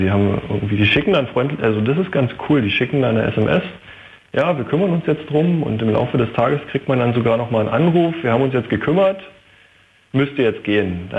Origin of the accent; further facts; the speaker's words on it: Cottbus, Brandenburg, Germany; Ja, ich komme aber aus Brandenburg, so ist nicht. Ich komme aus Cottbus.